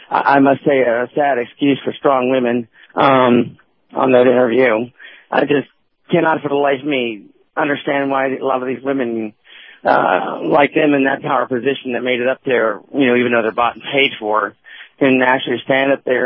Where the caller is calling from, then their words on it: Colorado, United States; Just North Colorado.